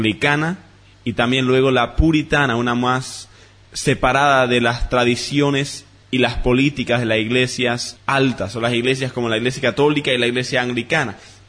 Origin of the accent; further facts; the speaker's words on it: Bolivia; nos importa mucho a nosotros como bolivianos, nos importa mucho a nosotros como evangélicos